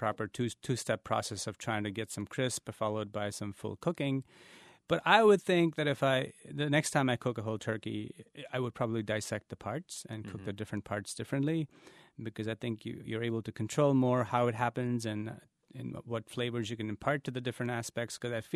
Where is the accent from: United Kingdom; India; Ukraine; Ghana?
India; now in United States; I'm a first-generation immigrant, and I came from India, and so I'm in my 33rd year in this country